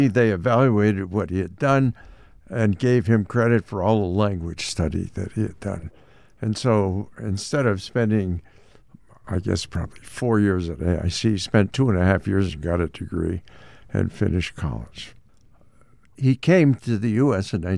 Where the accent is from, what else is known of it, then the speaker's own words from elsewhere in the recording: North Wilbraham, Massachusetts, United States; I grew up in North Wilbraham, as we said. I am the child of immigrants. My father came from northern Spain, my mother from Renfrew in Scotland.